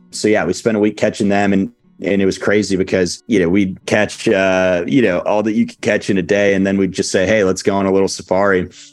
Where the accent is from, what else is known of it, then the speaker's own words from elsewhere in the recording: Houston, Texas, United States; just growing up in Houston, would go out with friends and with my dad, with my brother, you know, just past the backyard, there were some woods